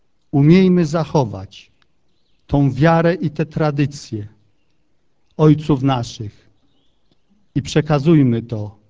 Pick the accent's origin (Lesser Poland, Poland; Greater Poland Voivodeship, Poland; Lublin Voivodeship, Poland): Lesser Poland, Poland; My, górale polscy.